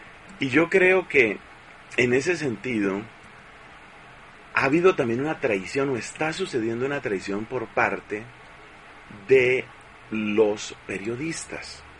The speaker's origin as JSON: {"language": "Spanish", "country": "Costa Rica", "said": "yo soy tico"}